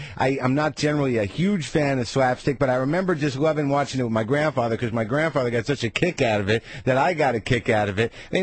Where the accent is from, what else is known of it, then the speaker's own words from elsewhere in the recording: New Mexico, United States; my family sort of knew them when I was growing up in New Mexico, because that's where they live.